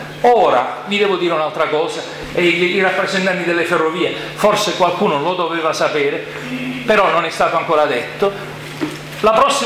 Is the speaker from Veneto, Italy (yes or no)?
no; Abruzzo, Italy; la linea adriatica, e siamo pure noi come abruzzesi